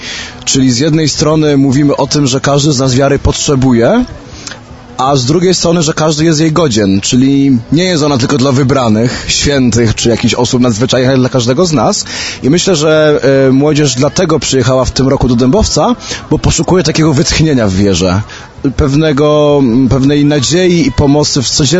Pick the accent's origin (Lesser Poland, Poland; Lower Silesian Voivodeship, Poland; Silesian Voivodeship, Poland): Lesser Poland, Poland; Biecz; Pochodzę z Biecza, z parafii Bożego Ciała.